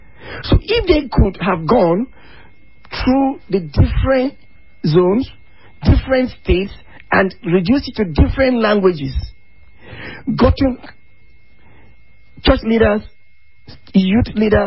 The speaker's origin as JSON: {"language": "English", "town": "Ogoja", "region": "Cross River", "country": "Nigeria", "said": "I come from Ogoja. I come from Gatun, a very rural community."}